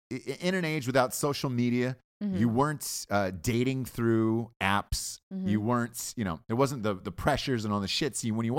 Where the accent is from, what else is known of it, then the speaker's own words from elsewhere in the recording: Atlanta, Georgia, United States; But I grew up in Atlanta.